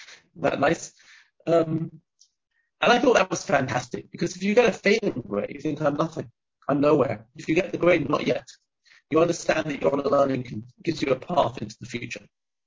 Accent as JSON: {"language": "English", "region": "England", "country": "United Kingdom", "tie": "born or raised there", "also_born_or_lived": "Israel", "said": "I grew up in England, and I lived in Israel for many years before my parents made Aliyah."}